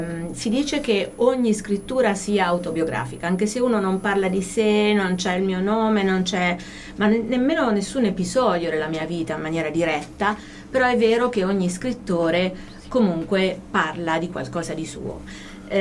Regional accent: Perugia, Umbria, Italy; In quanto perugina, il lago è stato il mio mare, no? Da ragazzina

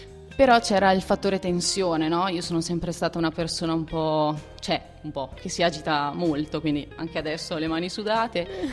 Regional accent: Veneto, Italy; now in Perugia, Italy; Non sono di Perugia, abito qui da un anno e mezzo ormai. Io vengo da un paese in provincia di Verona e mi sono trasferita a Perugia per studi

